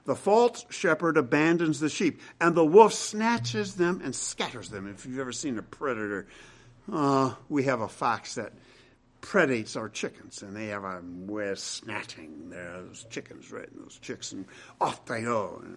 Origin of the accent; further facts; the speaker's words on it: Grand Rapids, Michigan, United States; Michigan is an auto state, and my hometown, Grand Rapids, Michigan, is an auto town. And I remember growing up, there was a vast auto scrapyard, salvage yard, across the Grand River from where we lived.